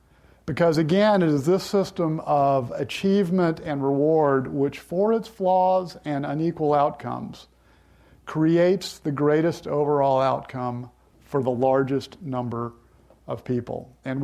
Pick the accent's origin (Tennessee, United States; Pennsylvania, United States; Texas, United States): Texas, United States; Houston; I grew up in Houston where my dad spent his career with NASA. And our neighbors were actual rocket scientists and astronauts.